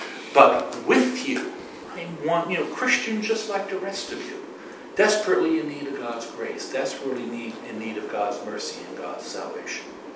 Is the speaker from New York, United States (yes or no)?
no; New Jersey, United States; I come from New Jersey. You know? I come from a place where a lot of people call themselves Catholic.